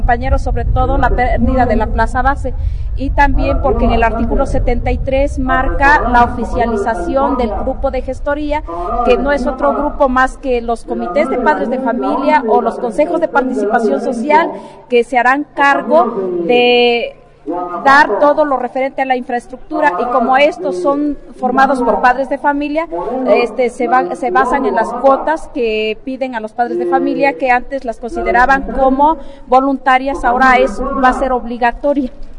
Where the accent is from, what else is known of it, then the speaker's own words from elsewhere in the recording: Puebla, Mexico; venimos del estado de Puebla